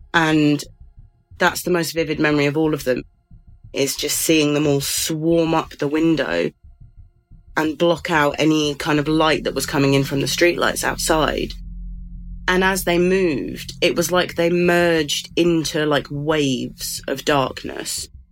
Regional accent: England, United Kingdom; I'm English

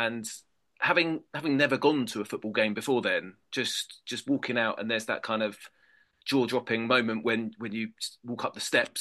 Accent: Brighton, South East England, United Kingdom; So I'm from Brighton. I grew up on the Knoll Estate.

